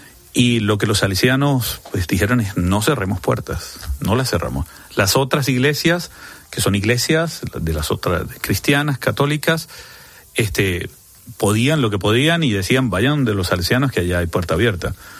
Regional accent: Venezuela; Incluso desde Latinoamérica, soy venezolano

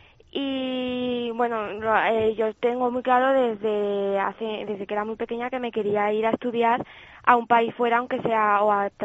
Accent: Teruel, Aragon, Spain; yo elegí alemán porque yo soy de Teruel. Es una ciudad muy pequeña

